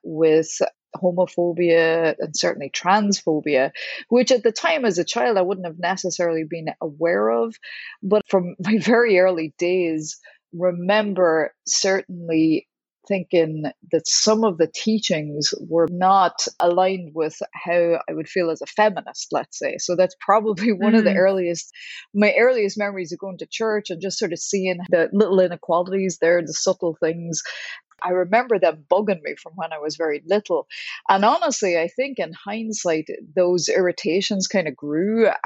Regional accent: Ireland; now in United States; the other aspect of growing up in Ireland, we were heavily influenced by the church.

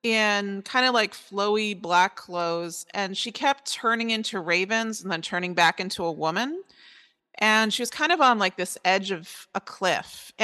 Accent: Long Island, New York, United States; also born or lived in Connecticut; now in Florida, United States; New England, originally from Long Island and then Connecticut, and now I live in Florida, which is the natural migration pattern of all New Yorkers.

